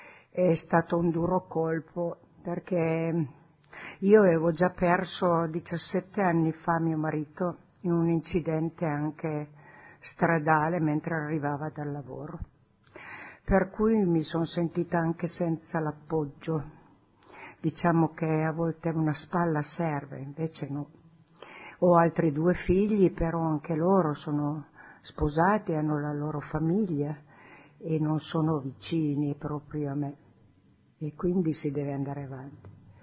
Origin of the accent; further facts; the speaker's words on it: Canale, Piedmont, Italy; noi siamo di Canale.